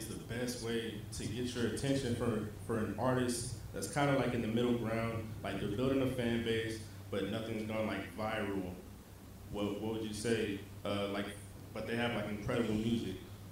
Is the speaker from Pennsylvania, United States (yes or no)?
no; Austin, Texas, United States; I'm an artist from Austin.